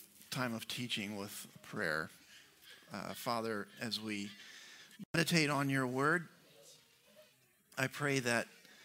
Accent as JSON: {"language": "English", "region": "Alabama", "country": "United States", "tie": "born or raised there", "said": "my boyhood growing up in Alabama"}